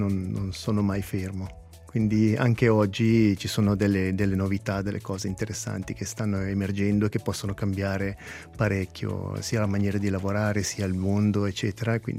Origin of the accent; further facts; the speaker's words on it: Gordolo, Ticino, Switzerland; io sono cresciuto a Gordolo, quindi sono un Verzasca d'infora, no?